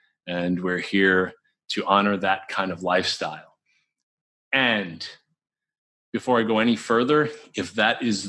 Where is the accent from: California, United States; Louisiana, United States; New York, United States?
New York, United States